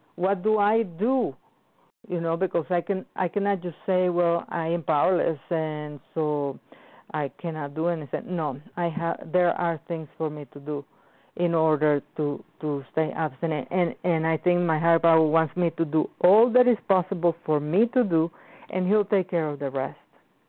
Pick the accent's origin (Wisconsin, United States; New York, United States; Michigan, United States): Wisconsin, United States; I'm from Wisconsin.